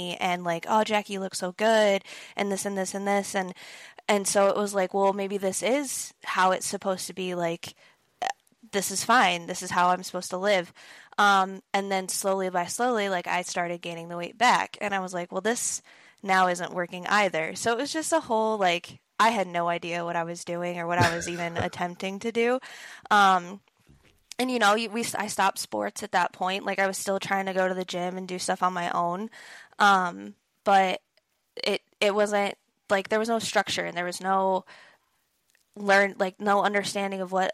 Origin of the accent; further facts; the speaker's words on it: Toledo, Ohio, United States; now in Columbus, United States; So I currently reside near Columbus, Ohio, but I'm originally from Toledo area. So all my family's still back there.